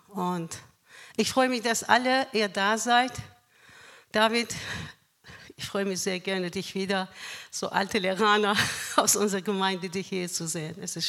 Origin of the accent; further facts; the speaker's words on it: Iran; now in Leer, Germany; Ich komme aus dem Iran vor ca. 27 Jahren nach Deutschland. Mit meinen beiden Söhnen und sind wir in Leer gelandet.